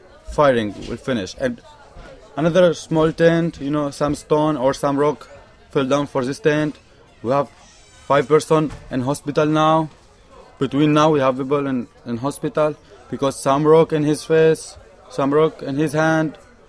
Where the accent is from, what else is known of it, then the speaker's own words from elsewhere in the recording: Syria; English is a second language; moved away as an adult; like I'm from Syria